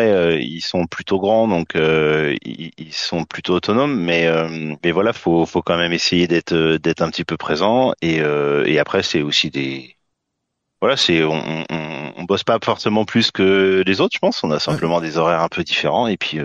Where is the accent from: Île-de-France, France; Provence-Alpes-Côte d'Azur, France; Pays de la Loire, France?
Pays de la Loire, France; also born or lived in Besançon / Brittany; J'ai bossé à Besançon, j'ai bossé en Bretagne et je suis originaire des Pays de la Loire.